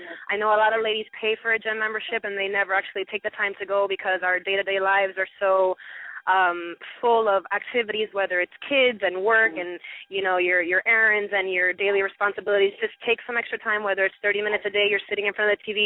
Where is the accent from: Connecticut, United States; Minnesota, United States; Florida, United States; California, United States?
Florida, United States; Miami; also born or lived in Cuba; I was born in Cuba. Been in Miami for quite a while, so I'm basically a Miami girl.